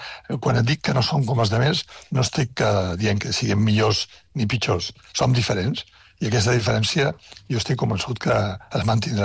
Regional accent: Catalonia, Spain; el més sentimental, que és molt el que som els catalans, no?

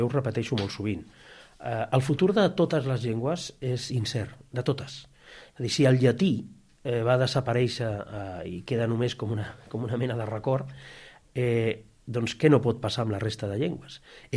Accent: Catalonia, Spain; És que jo sóc català, no sóc valencià.

